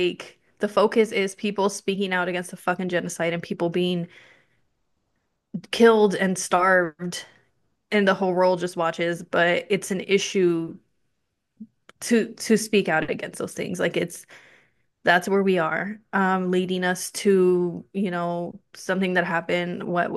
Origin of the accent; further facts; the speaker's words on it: United Kingdom; and also like as a British person, like telling, saying this about an Irish, like Irish people, like.